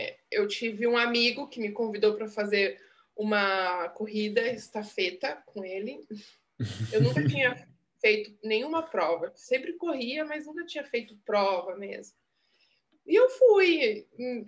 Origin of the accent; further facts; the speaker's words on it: Curitiba, Paraná, Brazil; moved away as an adult; now in Portugal; hoje eu tenho 39 anos, eu sou brasileira, dá para perceber pelo sotaque. Eu sou da zona, sou da região sul do Brasil, de Curitiba. Vivo aqui em Portugal, vai fazer 4 anos.